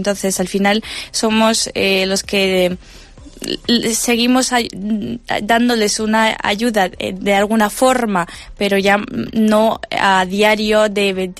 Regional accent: Ukraine; Spanish is a second language; tengo familiares que están, hablo de hombres que están defendiendo el territorio ucraniano, que es mi tierra también

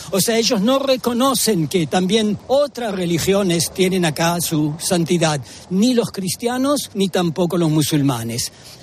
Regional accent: Israel; yo soy israelí, soy hebreo y orgulloso de ser hebreo.

